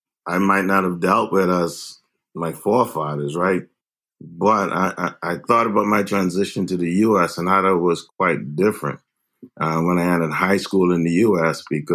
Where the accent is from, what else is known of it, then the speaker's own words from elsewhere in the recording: Bahamas; For years of growing up in the Bahamas, around predominantly Black and indigenous people of color, it's still, there was a place of colonialism, right?